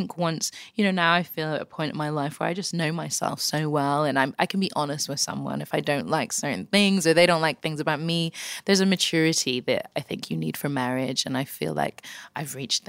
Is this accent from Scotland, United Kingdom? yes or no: yes; Scotland, United Kingdom; One of my closest friends I grew up with in Scotland is now a doctor